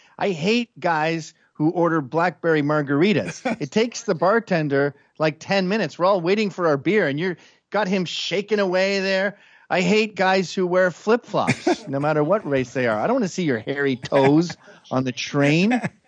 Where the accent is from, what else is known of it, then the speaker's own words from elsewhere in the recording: Quebec, Canada; I come from Quebec, where it's about English versus French.